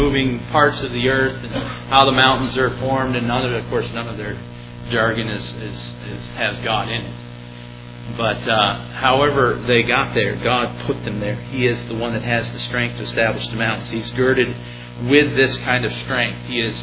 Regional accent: New York, United States; I grew up in New York State, in the middle of the state, dairy farming country, and there's like nobody there.

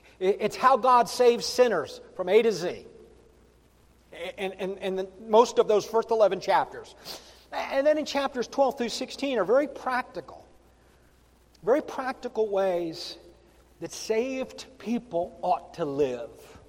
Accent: the South, United States; So, I'm from the South. If you say … says y'all, that's just indicative of somebody from the South. That's just who I am, right?

